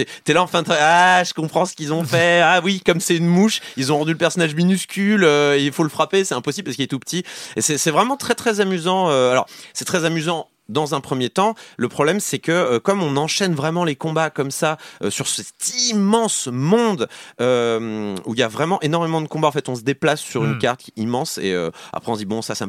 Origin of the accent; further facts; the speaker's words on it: the Alps, France; je viens des Alpes, hein, donc il n'y a aucune raison.